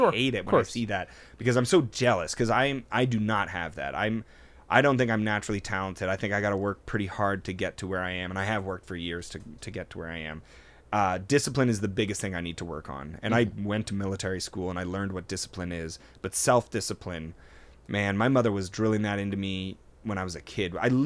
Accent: Toronto, Ontario, Canada; We didn't even talk about Toronto Open Mic.

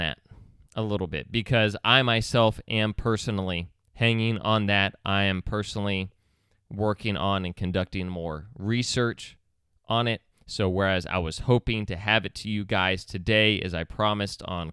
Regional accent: Texas, United States; That's up for Californians to decide. Not up for me as a Texan.

